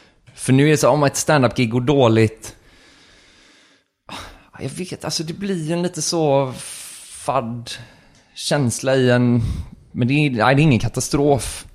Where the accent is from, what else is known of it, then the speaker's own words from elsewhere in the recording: Gothenburg, Västra Götaland County, Sweden; Ja, jag är från Göteborg